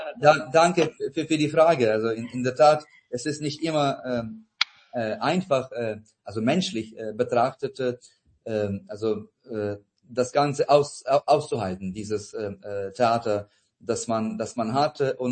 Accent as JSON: {"language": "German", "town": "Lviv", "region": "Lviv Oblast", "country": "Ukraine", "tie": "born or raised there", "said": "nicht weit von meiner Heimatstadt Lviv"}